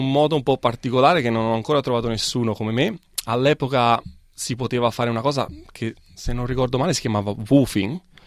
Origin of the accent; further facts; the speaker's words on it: Itri, Lazio, Italy; also born or lived in Gaeta; Nato a Gaeta, nel Basso Lazio, e cresciuto in un paesino che si chiama Itri, molto vicino.